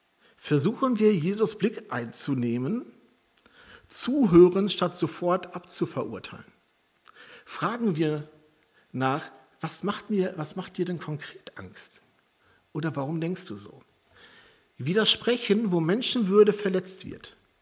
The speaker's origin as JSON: {"language": "German", "town": "Gelsenkirchen", "region": "North Rhine-Westphalia", "country": "Germany", "tie": "born there", "said": "Ich bin ja gebürtiger Gelsenkirchener"}